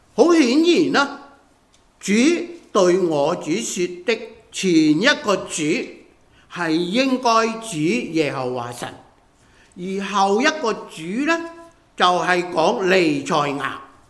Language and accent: Chinese; China; 其實給我們看一下我們中國人的文化